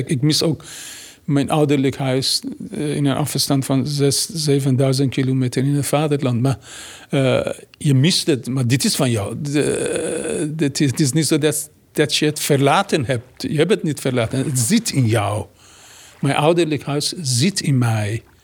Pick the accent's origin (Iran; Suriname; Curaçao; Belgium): Iran; Tehran, Tehran Province; Dutch is a second language; now in Netherlands; Ik kwam uit Teheran, stel je voor, op dat moment. In een stad met zo'n 20 miljoen bewoners en misschien 5 miljoen Ayatollahs, 50 miljoen auto's.